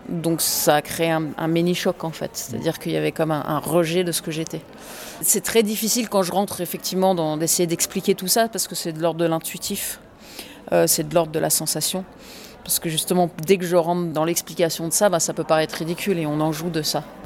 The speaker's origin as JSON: {"language": "French", "country": "France", "tie": "born or raised there", "said": "je suis anglaise, donc c'est quelque chose qui, quand j'aborde le sujet de la différence, ben c'est quelque chose aussi que je vis ayant grandi en France."}